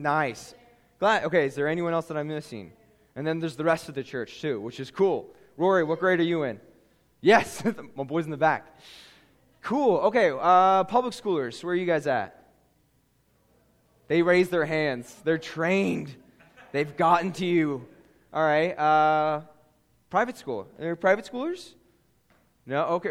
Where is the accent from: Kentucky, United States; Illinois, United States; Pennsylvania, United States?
Pennsylvania, United States; Scranton; It's only made up of tough people from Scranton, Pennsylvania, but it's where I grew up. I grew up in Scranton.